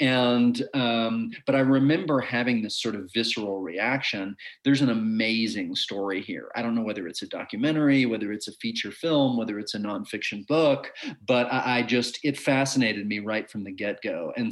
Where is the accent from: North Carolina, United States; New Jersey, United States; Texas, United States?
Texas, United States; Dallas; You know, I'm 10 years older than Ross, but I grew up in Dallas, Texas